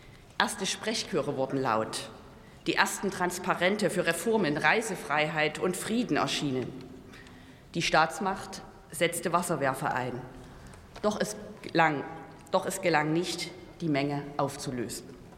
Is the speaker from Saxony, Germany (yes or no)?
yes; Plauen, Saxony, Germany; An diesem Tag gingen in Plauen, in meiner Heimat, rund 15.000 mutige Menschen auf die Straße